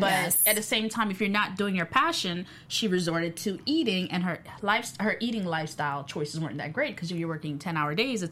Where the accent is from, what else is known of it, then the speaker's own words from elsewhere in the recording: Miami, Florida, United States; Oh, girl, I'm from Miami.